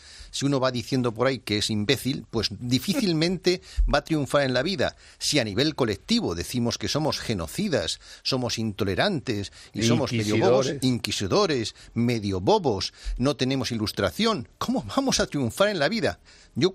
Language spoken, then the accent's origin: Spanish; Spain; puede decir cosas que nosotros no podemos decir por ser españoles